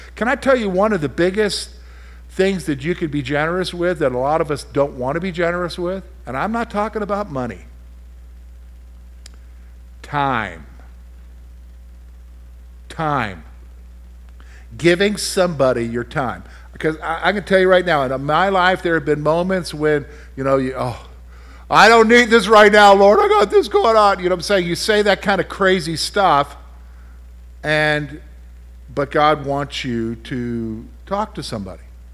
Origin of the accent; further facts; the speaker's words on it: the South, United States; because I was from the South and everybody in the South wore a suit, I wore a suit